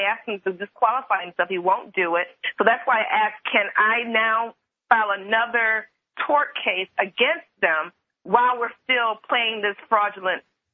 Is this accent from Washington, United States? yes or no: no; Michigan, United States; I'm actually from Michigan. I'm currently visiting Texas.